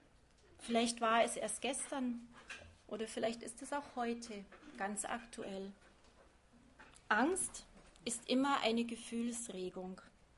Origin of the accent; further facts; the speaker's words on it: Penzberg, Bavaria, Germany; Ich komme aus Penzberg